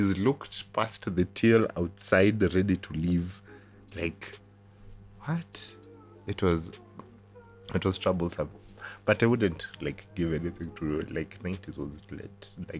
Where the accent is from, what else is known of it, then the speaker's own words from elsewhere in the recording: Nairobi, Kenya; Oh, if you're a 90s kid and you remember anything growing up in Nairobi, matatus, sitting four of you.